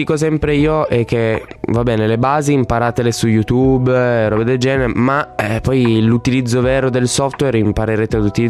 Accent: Turin, Piedmont, Italy; E anch'io, ovviamente, da buon torinese.

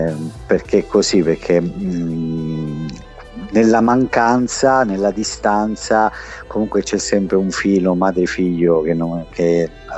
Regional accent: Sicily, Italy; moved away as an adult; io me ne sono andato via dalla Sicilia per seguire il sogno della musica che avevo 19 anni

